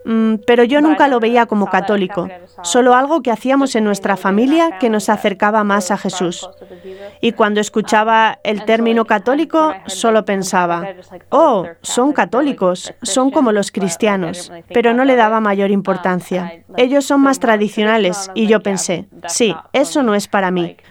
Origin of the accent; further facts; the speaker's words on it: Boise, Idaho, United States; now in Ireland; soy de Boise, Idaho, en América. Tengo 22 años y ahora estoy en Irlanda, como misionera.